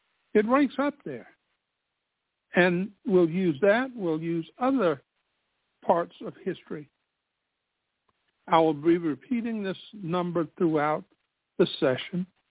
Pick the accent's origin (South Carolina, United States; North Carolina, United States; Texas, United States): South Carolina, United States; Spartanburg; in the heart of my hometown, Spartanburg, South Carolina, there is a statue of a military person